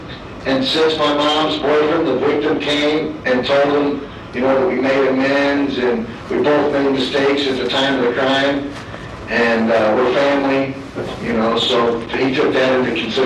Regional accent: Granite City, Illinois, United States; Well, I'm originally from Granite City, Illinois, which is 11 miles from St. Louis.

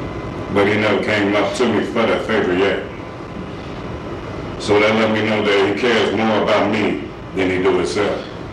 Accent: Chicago, Illinois, United States; I'm not from Arizona. I'm from Chicago.

